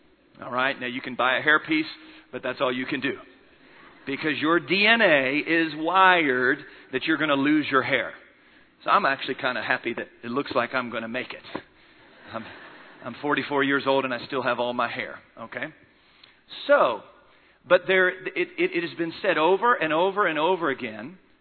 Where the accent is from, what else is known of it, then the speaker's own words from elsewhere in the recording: Maryland, United States; When I was a kid growing up in Maryland, in the United States, it was taboo.